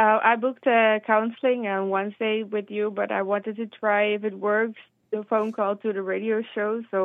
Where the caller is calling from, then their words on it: Netherlands; Thank you. I'm calling from the Netherlands.